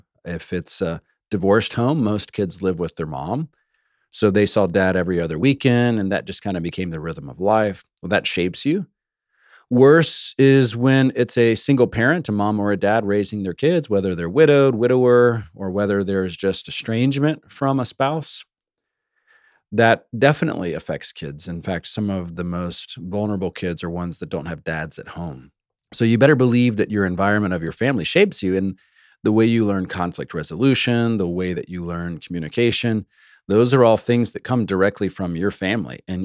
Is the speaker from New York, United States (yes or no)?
no; Savannah, Georgia, United States; And I'm from the South. And yes, I am from Savannah, Georgia, some of you make fun of me for.